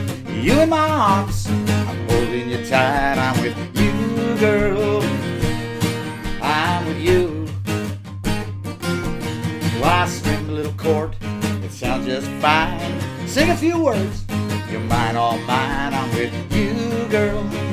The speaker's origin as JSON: {"language": "English", "town": "Cambridge", "region": "Ontario", "country": "Canada", "said": "from Cambridge, and you're listening to 102.7 CKMS Radio"}